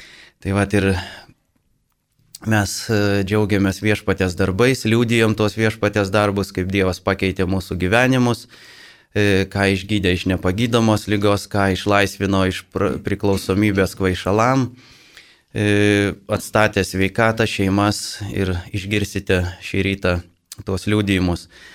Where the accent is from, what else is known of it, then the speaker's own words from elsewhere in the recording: Vilnius, Vilnius County, Lithuania; Šiandien studija iš Vilniaus, veiklių žmonių bendrijos laida Dievas gydo. Ir mes vilniečiai